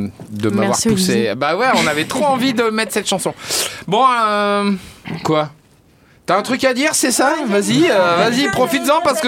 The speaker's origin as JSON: {"language": "French", "town": "Châteaudun", "region": "Centre-Val de Loire", "country": "France", "tie": "born or raised there", "said": "Alors moi j'ai grandi à Châteaudun."}